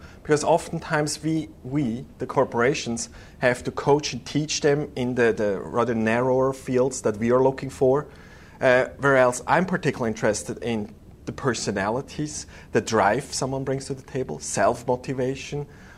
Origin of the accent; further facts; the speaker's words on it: Zurich, Switzerland; English is a second language; You might hear the accent, so I'm originally from Switzerland, Zurich.